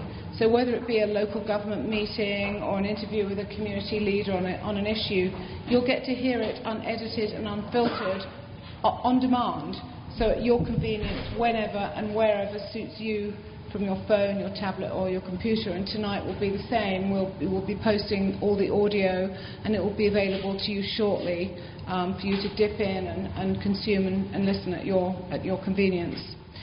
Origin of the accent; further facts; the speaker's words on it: United Kingdom; accent: British; now in Buffalo, United States; but I've been in Buffalo 20 years, but I am told that my British accent remains pretty strong.